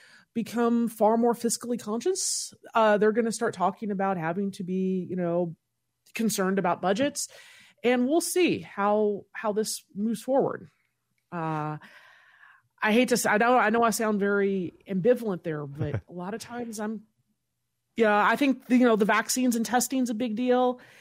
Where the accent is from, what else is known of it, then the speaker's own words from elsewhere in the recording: Kentucky, United States; and I'm originally from Kentucky